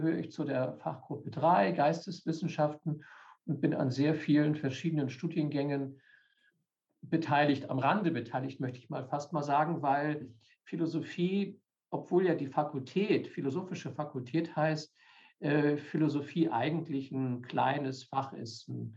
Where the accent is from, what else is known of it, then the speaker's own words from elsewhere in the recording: Schleswig-Holstein, Germany; now in Passau, Germany; Ich komme aus Schleswig-Holstein. Und auch mein Studium und die beruflichen Stationen haben sich zum größten Teil im Norden Deutschlands abgespielt.